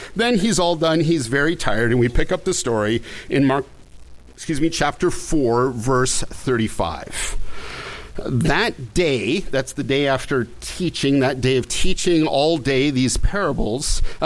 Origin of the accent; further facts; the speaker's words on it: Canada; I mean, I came from Canada. I mean, my folks would have loved to come.